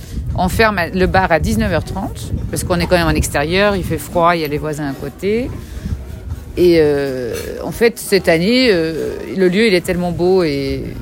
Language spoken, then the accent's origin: French; Belgium; French is a second language; Moi, je ne savais pas et je ne parlais pas français. Alors en Belgique, c'est quand même un pays bilingue, donc c'était important d'apprendre le français.